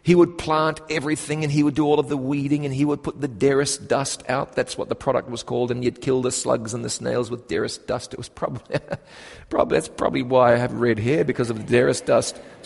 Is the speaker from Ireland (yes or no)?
no; New Zealand; moved away; When I think back about what it is about my home country, I've been gone from New Zealand for 21 years.